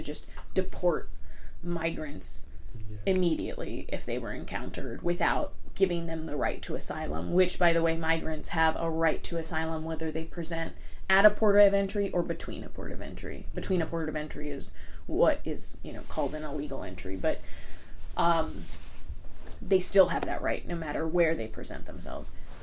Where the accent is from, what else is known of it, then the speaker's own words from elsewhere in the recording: West Coast, United States; I mean, I'm from the West Coast, but I now own a house on the East Coast.